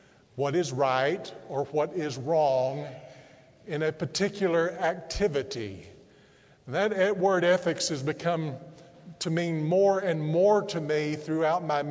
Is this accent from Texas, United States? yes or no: yes; Brownwood, Texas, United States; when I was a student at South Elementary School in my hometown of Brownwood, Texas.